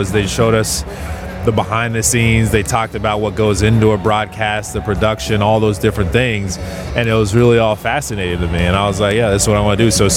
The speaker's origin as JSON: {"language": "English", "town": "Tulsa", "region": "Oklahoma", "country": "United States", "tie": "born or raised there", "said": "We grew up in Tulsa, Oklahoma. We were there for pretty much our whole childhood, and we grew up there until I was a senior at Victory Christian."}